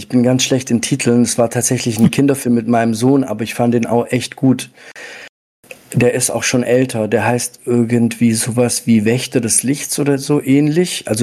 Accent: Southern Germany, Germany; also born or lived in Italy; tatsächlich bin ich in Italien geboren. Die ersten Lebensjahre habe ich dort verbracht. Dann sind wir weiter in den Süden Deutschlands sozusagen. Also ich bin ein klassisches Gastarbeiterkind. Habe dann im Endeffekt hier auch in Deutschland vom Kindergarten bis zum Studium alles durchbesucht.

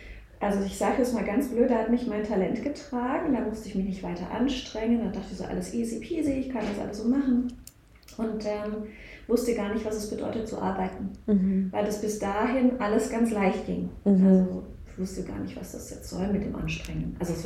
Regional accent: Rhineland-Palatinate, Germany; now in Berlin, Germany; ich komme ja nicht aus Berlin, sondern da aus Rheinland-Pfalz.

